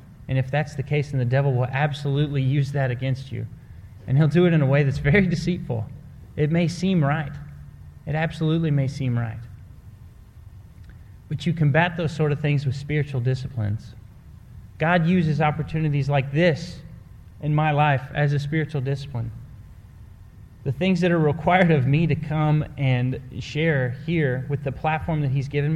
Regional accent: Dallas, Texas, United States; it's in my hometown in Dallas, and I get to play in it.

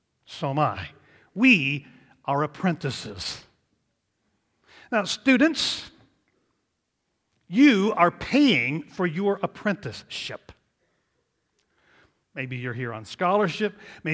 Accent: Beaver Falls, Pennsylvania, United States; I grew up in Beaver Falls. My parents were members of the College Hill Presbyterian Church.

